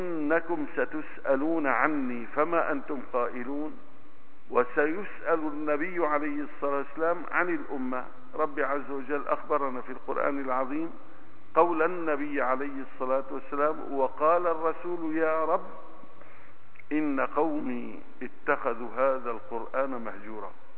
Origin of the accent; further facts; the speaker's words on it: Aleppo, Aleppo Governorate, Syria; وكان قصر العدلي بجانب دائرة الإفتاء عندنا في حلب